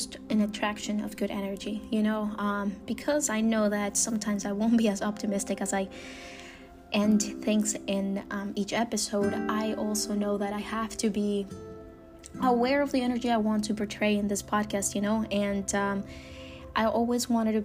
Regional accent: Cortés, Honduras; I was born in Honduras. I to very young parents. I grew up in a village, I want to say in a tucked away village out of the side of a city called Choloma, and the little town close to a town called Monterrey in Honduras.

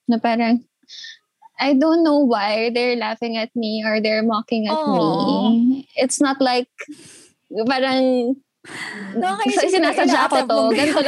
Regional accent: Calabarzon, Philippines; pag nandito ko sa Rizal, yung punto ko, bumabalik.

